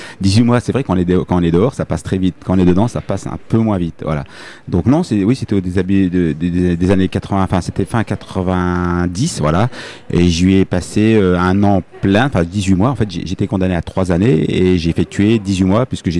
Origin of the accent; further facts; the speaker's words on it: Nancy, Grand Est, France; Non. Alors moi, je suis de Nancy.